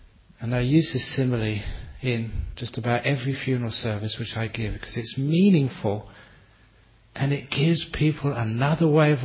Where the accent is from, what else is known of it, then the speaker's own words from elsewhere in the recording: London, United Kingdom; Again, growing up in London, a teenager, going to so many concerts and seeing, you know, great musicians.